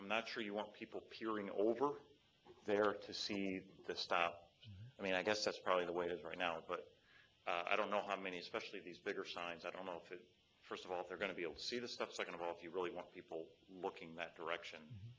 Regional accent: Illinois, United States; now in Washington, United States; I mean, I'm from Illinois, so everything is flat there, so we orient ourselves with those directions all the time.

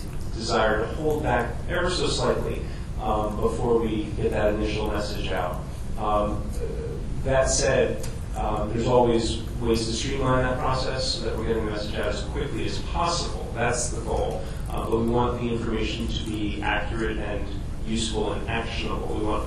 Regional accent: New York, United States; I mean, I come from the New York area.

